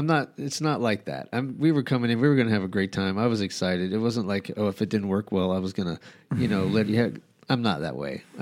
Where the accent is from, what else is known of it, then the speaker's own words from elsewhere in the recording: Albuquerque, New Mexico, United States; also born or lived in San Diego; now in Rehoboth, United States; I grew up in Albuquerque. I moved here from San Diego.